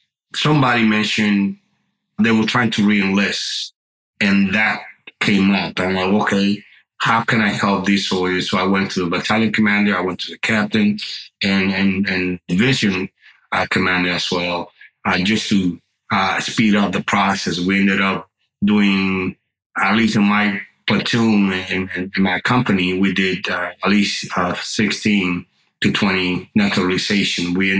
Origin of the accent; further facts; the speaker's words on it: Dominican Republic; because I grew up in the Dominican Republic with certain things similar to those things.